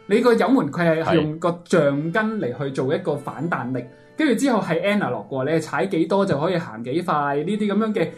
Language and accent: Cantonese; Hong Kong; 我作为一个香港人，一定唔会买嘅原因咧